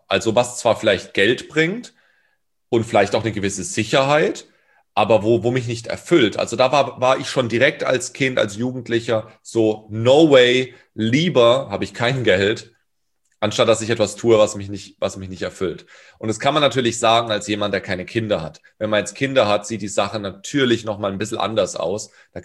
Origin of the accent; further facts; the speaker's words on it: Karlsruhe, Baden-Württemberg, Germany; Breakdance, Hip-Hop in Durlach, da wo ich herkomme